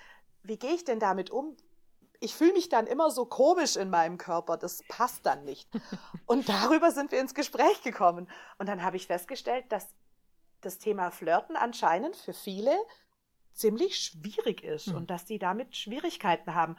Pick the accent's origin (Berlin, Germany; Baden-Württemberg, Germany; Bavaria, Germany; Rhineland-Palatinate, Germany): Baden-Württemberg, Germany; accent: Swabian; Ja, ich komme aus dem Schwabeländle, wie man sicher hört. Ich kann versuchen, Hochdeutsch zu reden, aber es wird immer wieder durchdringen.